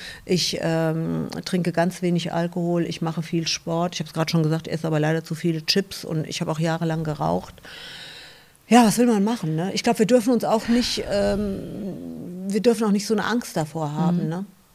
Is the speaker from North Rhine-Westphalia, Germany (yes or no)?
no; Rhineland-Palatinate, Germany; damals als kleines Mädchen im Westerwald